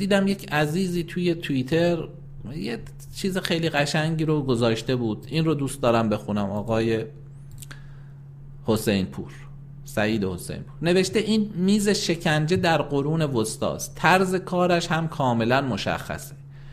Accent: Iran; همه ما ملت ایرانیم،

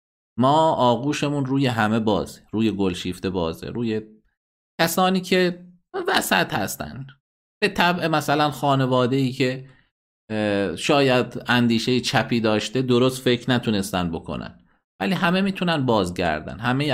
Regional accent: Iran; ما ایرانی هستیم و میهن پرستیم و ملی هستیم.

